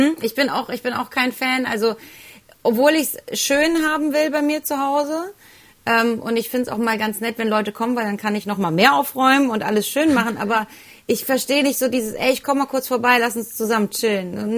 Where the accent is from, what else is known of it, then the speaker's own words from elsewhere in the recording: Heidelberg, Baden-Württemberg, Germany; ich komme ja aus Heidelberg oder habe hier viele Jahre schon gelebt. Meine Familie und die meisten Freunde von mir wohnen hier.